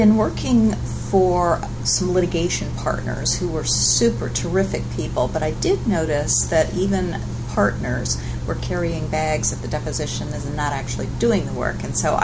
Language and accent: English; West Lafayette, Indiana, United States; Yes, I was born and raised in West Lafayette, Indiana, home of Purdue University.